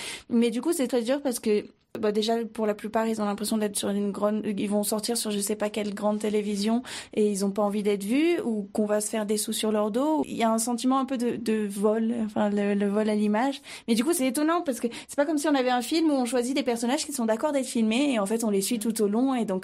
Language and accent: French; Briançon, Provence-Alpes-Côte d'Azur, France; Moi je suis originaire de Briançon du coup, et je revenais sur Briançon